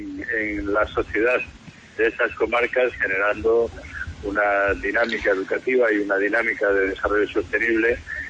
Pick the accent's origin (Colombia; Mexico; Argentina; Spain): Spain; Extremadura; como los extremeños estamos tan acostumbrados a la lista del patrimonio mundial